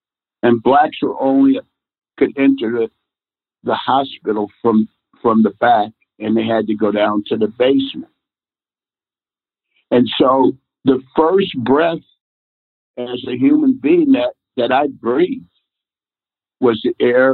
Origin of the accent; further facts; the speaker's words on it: Washington, District of Columbia, United States; When I was growing up in Washington, D.C., the city was 73% black.